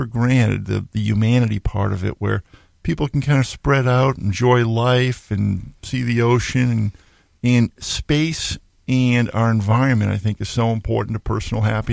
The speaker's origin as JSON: {"language": "English", "region": "Massachusetts", "country": "United States", "tie": "born or raised there", "said": "I grew up outside of Boston. I was back last weekend for a basketball tournament and going down 128."}